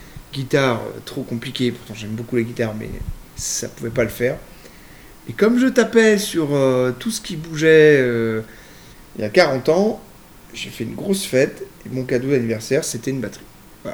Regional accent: Mont-de-Marsan, Nouvelle-Aquitaine, France; moved away; also born or lived in Saint-Malo; Donc je suis né à Saint-Malo, mais j'ai pratiquement pas vécu là-bas. Mon père était militaire, donc on est parti tout de suite à Mont-de-Marsan. J'ai vécu presque 10 ans à Mont-de-Marsan.

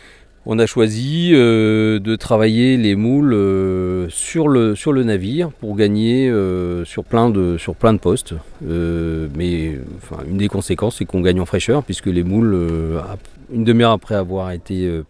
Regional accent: Morlaix, Brittany, France; je suis originaire de Morlaix, j'ai cherché dans les environs

